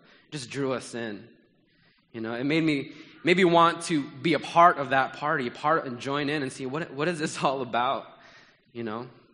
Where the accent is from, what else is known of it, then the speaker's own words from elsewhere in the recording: Jersey City, New Jersey, United States; And it just made me jealous for my city, you know, because Jersey City is home